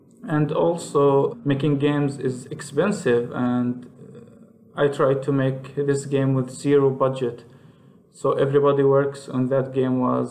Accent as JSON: {"language": "English", "country": "Palestine", "said": "I'm from Palestine. I'm working as a software engineer and I make games in my free time."}